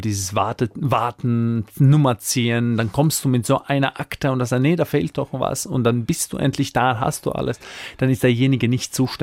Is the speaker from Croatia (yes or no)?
yes; Dalmatia, Croatia; weil ich bin Dalmatiner, ich komme aus Dalmatien.